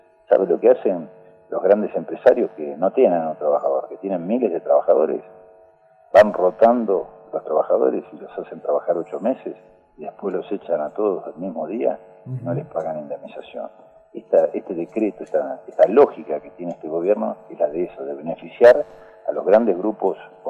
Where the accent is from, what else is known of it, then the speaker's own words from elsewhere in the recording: Argentina; lo que perdemos somos los argentinos y las argentinas.